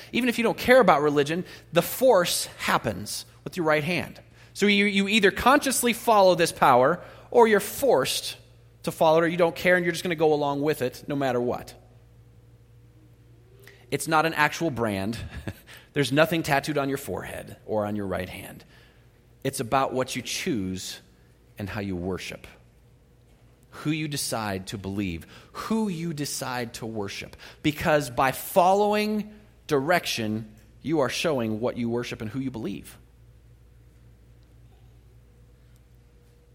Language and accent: English; San Diego, California, United States; also born or lived in Chattanooga, Tennessee; I'm from San Diego, California, and we don't have those kind of blue laws in San Diego. I went to the South, lived in Chattanooga, Tennessee.